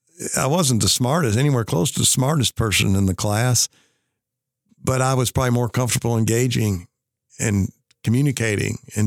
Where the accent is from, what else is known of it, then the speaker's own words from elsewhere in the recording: Owensboro, Kentucky, United States; also born or lived in Abilene, Texas; my time at Kentucky Wesleyan really started when I was about 9 years old, when we moved from Texas, from Abilene, Texas, to Owensboro, because my father came to teach at Wesleyan.